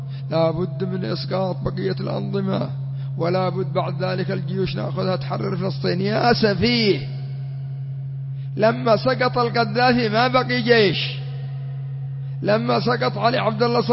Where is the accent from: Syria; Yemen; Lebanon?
Yemen; مثل عندنا في اليمن أسس حزب الحوثيين طائش